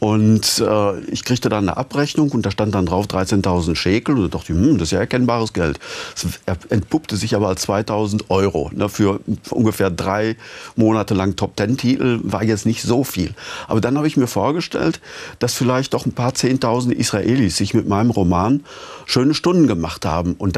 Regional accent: Altena, North Rhine-Westphalia, Germany; das verbindet ja Tübingen wieder mit meiner Heimatstadt Altena.

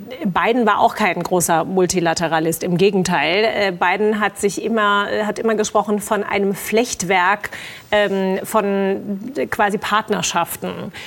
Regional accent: United States; also ich empfinde das als Amerikanerin tatsächlich, ich finde das zutiefst unamerikanisch.

